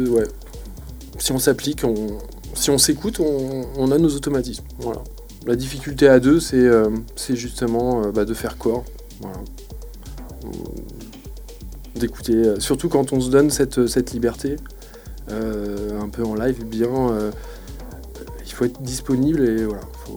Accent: Rennes, Brittany, France; à Rennes, moi c'est vrai que j'ai connu Rennes, moi je suis rennais

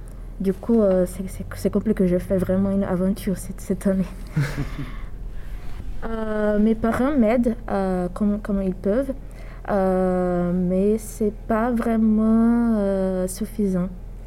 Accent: Brazil; j'ai 20 ans et je fais L2 en psychologie à l'Université de Tours. Je suis brésilienne.

